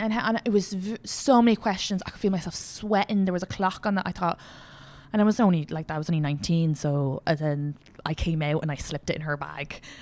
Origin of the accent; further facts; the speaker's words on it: Leinster, Ireland; I'm from Kildare.